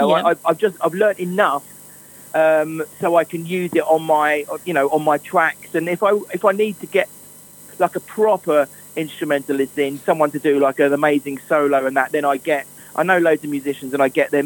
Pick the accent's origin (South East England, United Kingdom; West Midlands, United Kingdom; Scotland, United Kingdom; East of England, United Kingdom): East of England, United Kingdom; Well, I think, you know, Essex, obviously I'm from Essex. It holds a really dear place in my heart. I think Essex, When I was growing up in the sort of 80s